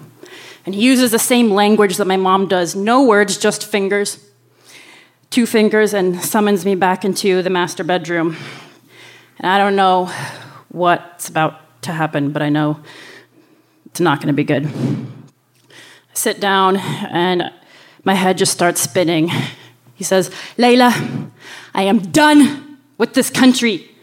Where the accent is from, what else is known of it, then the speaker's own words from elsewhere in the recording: Yemen; now in United States; I'm coming straight from Muhammad Ali Uthman School in Yemen, where I wore a burqa outside of the school and thrust right into American public school. So it was a huge culture shock.